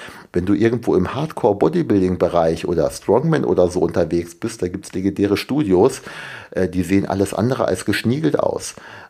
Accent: Föhr, Schleswig-Holstein, Germany; hier komme ich aus Föhr, das ist wirklich sehr, sehr klein.

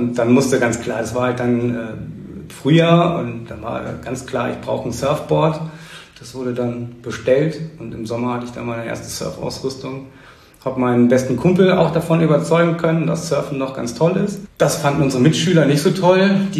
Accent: Husum, Schleswig-Holstein, Germany; Ich bin tatsächlich ein echter Einheimischer. Ich bin geboren in Husum und mein Leben eigentlich hier auf Eiderstedt und St. Peter-Ording verbracht.

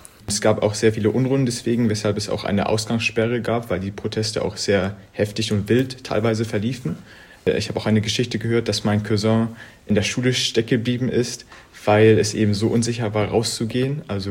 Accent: Hamburg, Germany; born there; Ja, also ich bin zwar hier in Hamburg geboren, allerdings kommt meine Familie ursprünglich aus Nepal und meine Eltern beide auch.

